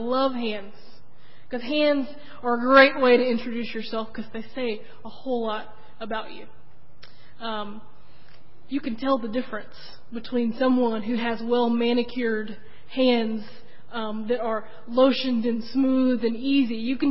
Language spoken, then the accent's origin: English; Monks Corner, South Carolina, United States; I grew up in Monk's Corner